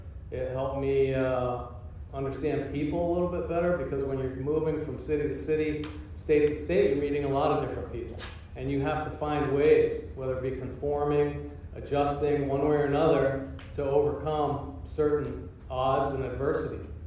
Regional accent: Marquette, Michigan, United States; born there; also born or lived in Maine; I was born in Marquette, Michigan, Upper Peninsula.

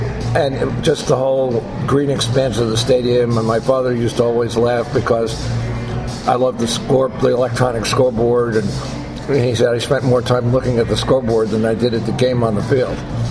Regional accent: New York, United States; I grew up in New York, as I said, went to college at Fairleigh Dickinson University, got an English Lit degree.

